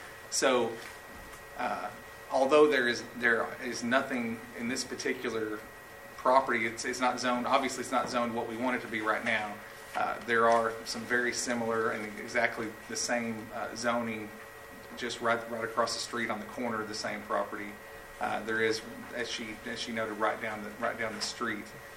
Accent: Murray, United States; Good evening. … I'm from Murray.

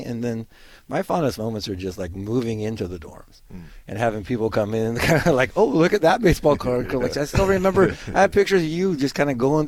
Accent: Angels Camp, California, United States; Yeah, I'm up from Angels Camp, California.

